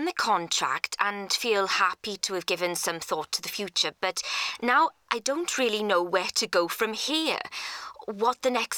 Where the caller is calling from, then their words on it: Wales, United Kingdom; From Wales, South Wales.